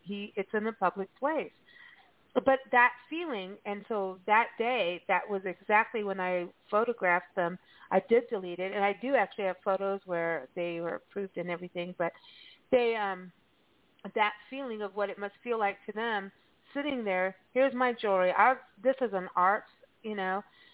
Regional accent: South Africa; moved away; I'm fresh from Africa. I'm gonna tackle you, dude. I'm gonna take you down.

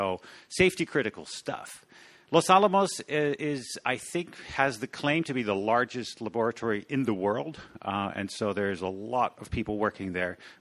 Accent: Amsterdam, North Holland, Netherlands; now in Brisbane, Australia; I was in Amsterdam with him just a few weeks ago, which happens to be my hometown, Amsterdam in the Netherlands.

